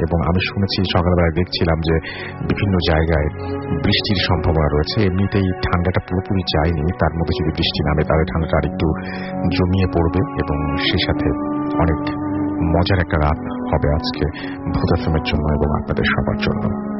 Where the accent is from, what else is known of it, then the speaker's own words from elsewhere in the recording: Raozan, Chittagong Division, Bangladesh; now in Netherlands; আমার দেশের বাড়ি চিটাগংয়ের রাউজানে। আমি হল্যান্ডে থাকি, হল্যান্ডে একটা ইউনিভার্সিটিতে আমি applied science and international business নিয়ে পড়ছি।